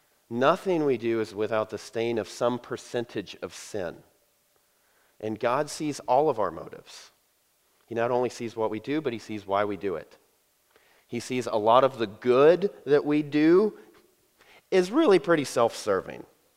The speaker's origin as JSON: {"language": "English", "region": "Georgia", "country": "United States", "said": "I told you I was from Georgia. Y'all, you just heard it."}